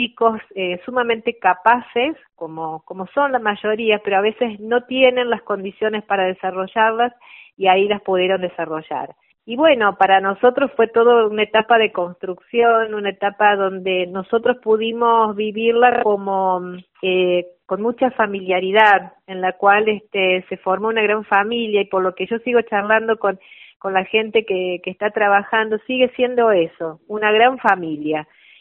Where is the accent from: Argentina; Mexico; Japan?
Argentina; San Basilio, Córdoba; como soy de San Basilio, me gustó la posibilidad de estar un poco más cerca de mi casa.